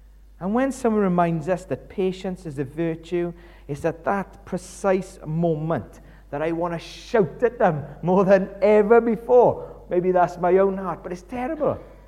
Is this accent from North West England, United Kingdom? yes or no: no; Tredegar, Wales, United Kingdom; We're from Tredegar where there's one bus a day.